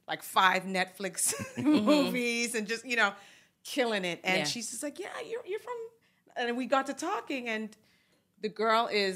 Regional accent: Canada; And as a Canadian, that's kind of the duality of it

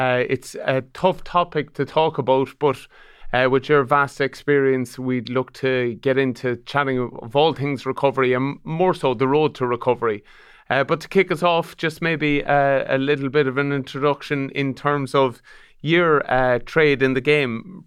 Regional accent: Ireland; a conversation that we probably don't talk enough as Irish people

